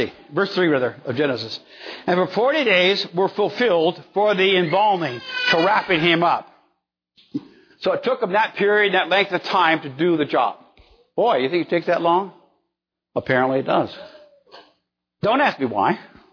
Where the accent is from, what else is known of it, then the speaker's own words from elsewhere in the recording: Bremerton, Washington, United States; I was growing up in Bremerton.